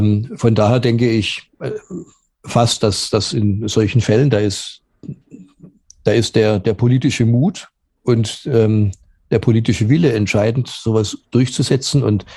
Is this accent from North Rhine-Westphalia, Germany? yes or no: no; Stuttgart, Baden-Württemberg, Germany; ich bin ja gebürtiger Schwabe, ich sage ja, aufgewachsen bin ich in Stuttgart